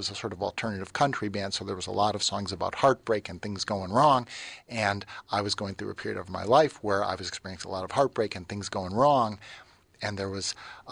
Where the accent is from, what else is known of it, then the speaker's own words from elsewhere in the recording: Cleveland, Ohio, United States; also born or lived in Philadelphia; I moved here from Philadelphia and I grew up in Cleveland, so I'm used to that urban Eastern European thing.